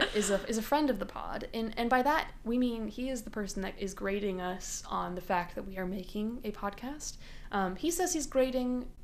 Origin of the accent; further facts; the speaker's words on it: West Des Moines, Iowa, United States; Hi. I'm originally from West Des Moines, Iowa, which you might guess is a suburb of Des Moines, Iowa.